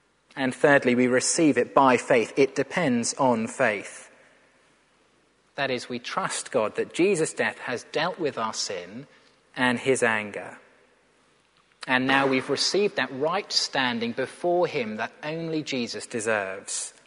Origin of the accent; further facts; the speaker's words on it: United Kingdom; Being British, we could add being polite.